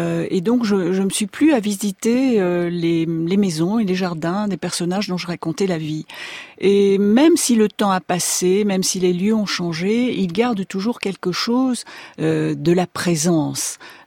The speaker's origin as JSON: {"language": "French", "region": "south of France", "country": "France", "accent": "Southern French", "said": "d'origine, mon accent catalan, cet accent qu'avait tous les membres de ma famille, mon père, ma mère. Cet accent a disparu dans mes études au contact des jeunes filles parisiennes qui se moquaient de mon accent du Sud."}